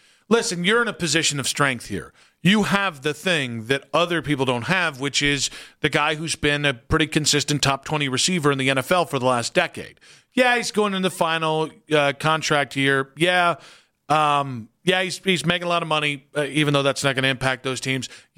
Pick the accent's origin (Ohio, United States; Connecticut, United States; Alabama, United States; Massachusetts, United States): Ohio, United States; I'm from Medina